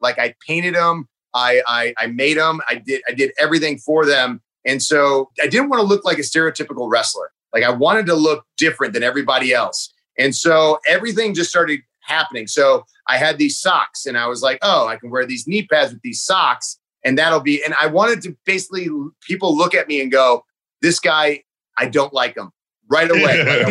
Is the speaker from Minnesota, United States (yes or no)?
no; Cleveland, Ohio, United States; I'm from Cleveland, Ohio. Sorry, USA.